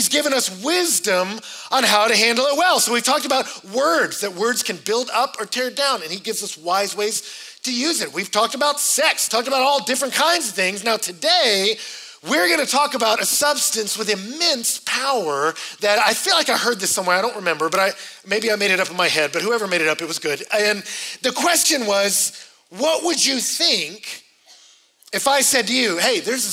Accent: Texas, United States; I grew up in Texas, so children carrying around knives is like breathing.

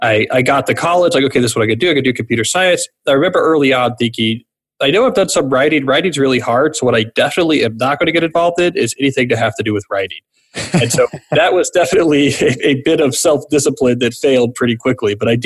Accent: New Jersey, United States; also born or lived in Houston; Yeah, so I was there for a while. And then at the age of seven, I moved to New Jersey outside Princeton.

